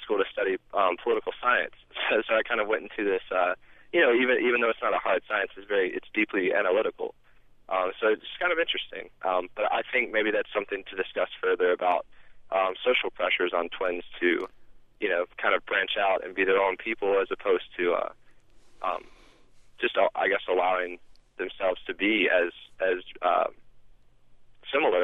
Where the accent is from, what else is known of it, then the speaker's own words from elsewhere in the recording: North Carolina, United States; born there; I'm an identical twin. I was born in outside of Charlotte, North Carolina.